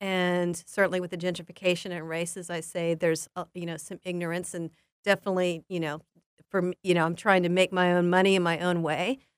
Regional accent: Southern United States, United States; So being away from Korea when I moved to Chattanooga, even though I'm from the South

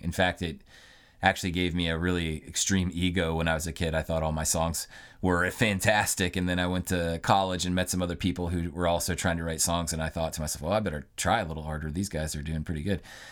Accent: Petersburg, West Virginia, United States; So I was raised in Petersburg, which, like I said, is in the Eastern Panhandle. It's a beautiful little place. I had a good time living there. I grew up right across from the North Fork of the Potomac River.

